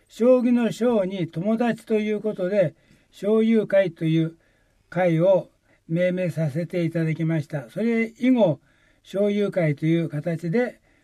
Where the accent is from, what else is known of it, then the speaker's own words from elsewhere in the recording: Tokyo, Japan; born there; はい、福岡です。生まれは東京なんですけども